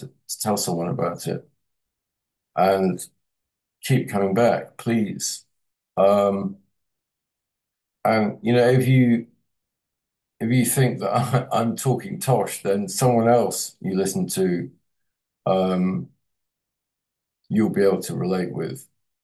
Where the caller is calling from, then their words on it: Bristol, South West England, United Kingdom; I'm coming from Bristol, by the way. I'm speaking from Bristol in the United Kingdom, the great city of Bristol.